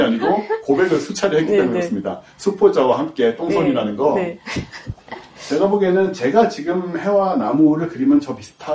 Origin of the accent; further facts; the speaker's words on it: South Korea; 너 어디서 왔냐? 한국에서 왔다.